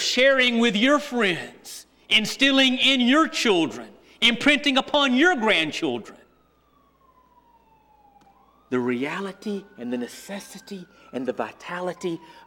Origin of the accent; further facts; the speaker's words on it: Montgomery, Alabama, United States; In my hometown, Montgomery, Alabama, 1961, long before y'all were born